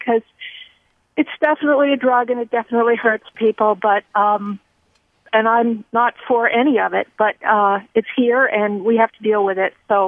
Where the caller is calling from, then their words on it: Walden Heights, Vermont, United States; I'm from Walden Heights, and … I thank you for taking the call.